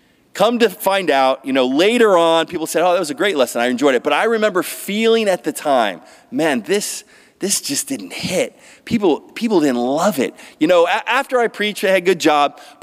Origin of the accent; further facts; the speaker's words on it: Philadelphia, Pennsylvania, United States; Like, I'm from Philadelphia.